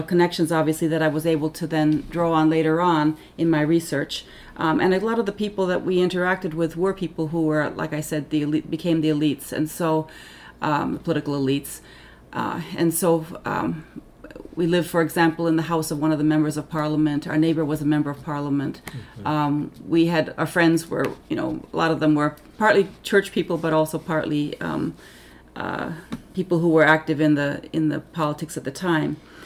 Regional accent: Market Harborough, East Midlands, United Kingdom; born there; I was born in England, actually, in Market Harborough in Leicestershire.

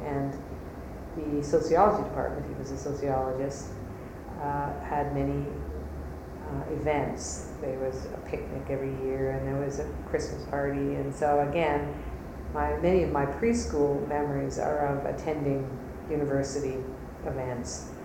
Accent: Montreal, Quebec, Canada; So I grew up in Montreal, in an English suburb of Montreal called Montreal West, which at that point, Montreal was very segregated. French lived in some parts of town, English in others.

